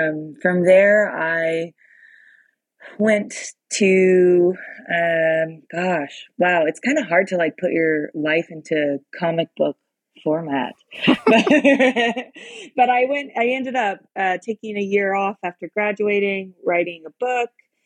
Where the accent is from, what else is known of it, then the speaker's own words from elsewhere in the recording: Tennessee, United States; also born or lived in Vermont; So I grew up in Tennessee. I'm Southern, and I somehow ended up sort of going to college in Vermont.